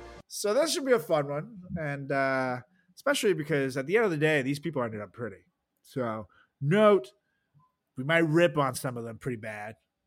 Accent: Iowa, United States; We're from Iowa.

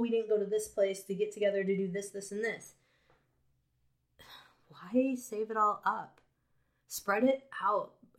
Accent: Winthrop Harbor, Illinois, United States; I grew up on Lake Michigan, the last town literally on Lake Michigan before you get to Wisconsin. It's called Winthrop Harbor.

